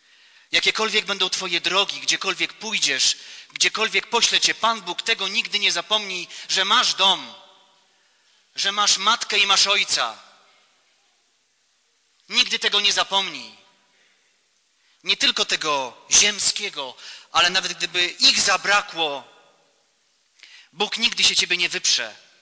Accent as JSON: {"language": "Polish", "town": "Białystok", "region": "Podlaskie Voivodeship", "country": "Poland", "tie": "born or raised there", "said": "Miałem 11 lat, kiedy w październiku 1984 roku do mojego rodzinnego miasta w Białymstoku przywieziono zwłoki księdza Jerzego."}